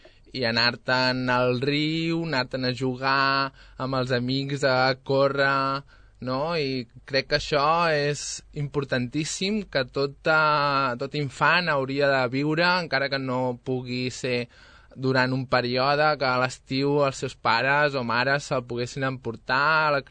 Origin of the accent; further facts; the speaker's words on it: Sabadell, Catalonia, Spain; also born or lived in Barcelona / Monistrol de Calders; jo vaig néixer a Barcelona, però es pot dir que soc de Sabadell de tota la vida, i la meva infantesa la vaig passar al poble Monistrol de Calders, que els meus avis tenien una casa per part de mare